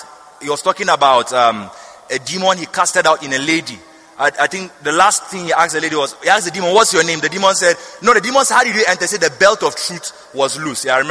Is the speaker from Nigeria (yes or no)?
yes; Nigeria; I'm a Nigerian.